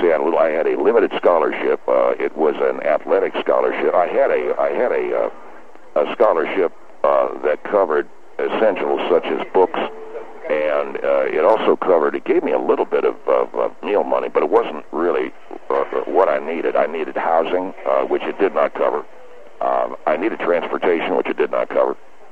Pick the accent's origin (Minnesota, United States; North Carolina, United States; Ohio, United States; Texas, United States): Texas, United States; Abilene; moved away as an adult; I'm in from Abilene, Texas. I am 18 years of age. I've never been to California